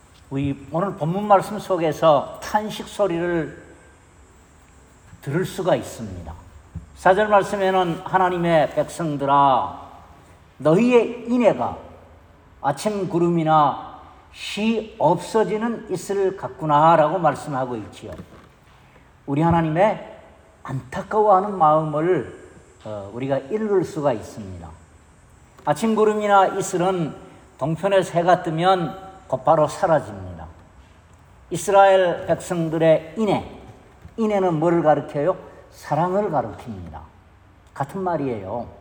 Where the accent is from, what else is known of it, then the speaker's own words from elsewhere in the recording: Gyeongsang, South Korea; 저도 경상도 사람인데 투박하기 이를 데 없습니다.